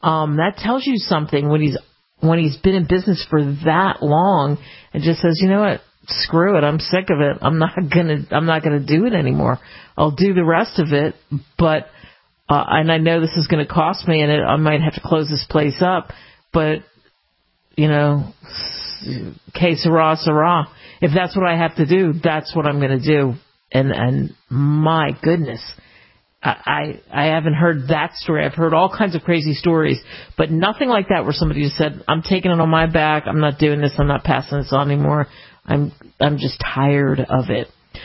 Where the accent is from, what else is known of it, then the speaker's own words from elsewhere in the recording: Philadelphia, Pennsylvania, United States; I grew up in the Action News in Philly would constantly be, oh, there's a heat wave that's coming.